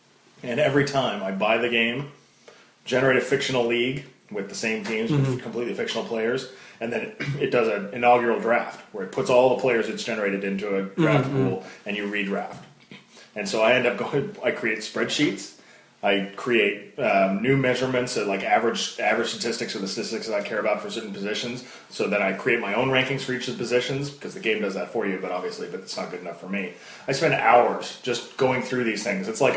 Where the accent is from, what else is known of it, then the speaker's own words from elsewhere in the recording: United States; Maybe, but that's okay. I'm American. I get to not like soccer.